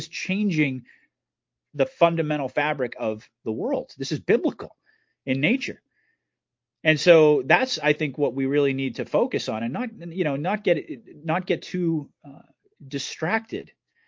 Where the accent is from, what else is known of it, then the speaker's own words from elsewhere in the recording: United States; I felt a responsibility just as a father, as an American, as a person who actually cares about my country